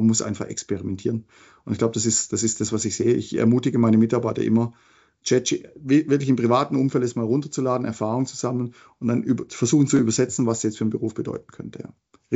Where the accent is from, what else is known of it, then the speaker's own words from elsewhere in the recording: Baden-Württemberg, Germany; accent: Swabian; now in Switzerland; man hört es an meinem Akzent, ich bin Schwabe und bin in die Schweiz migriert vor 17 Jahren.